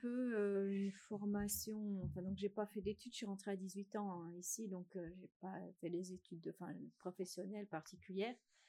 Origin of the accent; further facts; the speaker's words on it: Belgium; moi je suis belge, hein, donc j'étais en Belgique